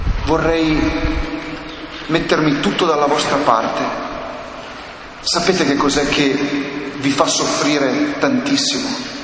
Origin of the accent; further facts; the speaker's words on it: Biella, Piedmont, Italy; Io naturalmente, purtroppo, non sono romano, sono di Biella